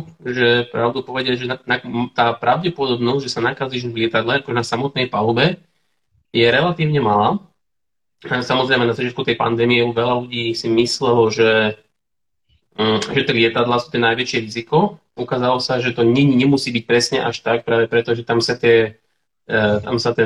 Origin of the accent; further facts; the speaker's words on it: Bratislava, Bratislava Region, Slovakia; A tá cesta trvá okolo z Bratislavy, keďže som z Bratislavy, tak tá cesta trvá plus minus okolo 4 hodín.